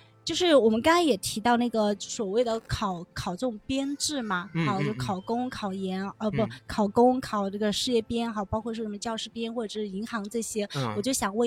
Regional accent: Sichuan, China; now in Xiamen, China; 还有一个我老家是四川的

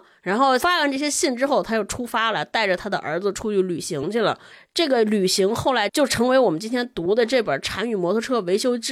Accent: China; 其实那个时代背景我觉得今天我们中国人应该很能理解是什么原因

